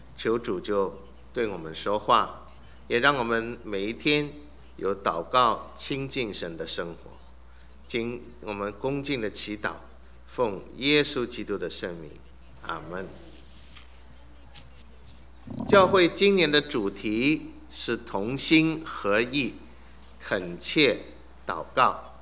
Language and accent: Chinese; Suzhou, Jiangsu, China; accent: Wu; 因为我是苏州人，讲话比较像吴侬软语